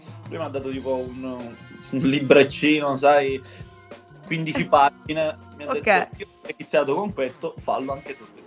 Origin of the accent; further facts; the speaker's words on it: Marsala, Sicily, Italy; ho 27 anni, ancora per poco, sono siciliano di origine marsalese, lato occidentale della Sicilia, proprio la punta della pizza siciliana.